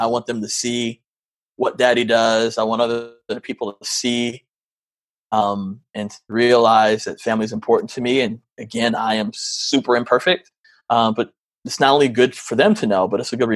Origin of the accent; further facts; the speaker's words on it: Michigan, United States; We grew up in Michigan, and, my mom's family was all in Baltimore.